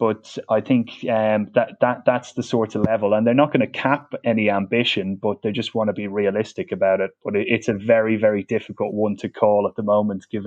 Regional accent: Dublin, Leinster, Ireland; accent: Dublin; Yeah, I grew up in Dublin, Kevin, yeah.

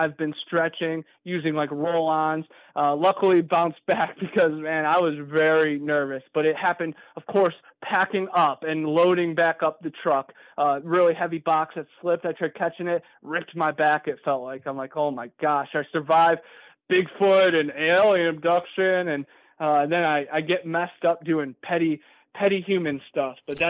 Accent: Ohio, United States; I'm coming from Ohio, land of the Mothman, Lake Erie Monster, the Mud Mermaids, you know.

